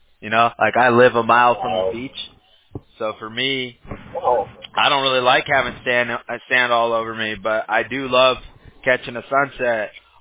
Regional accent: California, United States; I've been a Laker fan all my life. I grew up in Southern California, so.

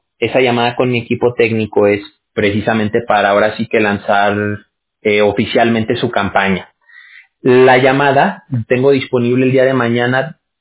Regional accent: Mexico; Yo, por ejemplo, que soy mexicano. Te lo aclaro porque muchas veces hay gente que se saca de onda con el acento.

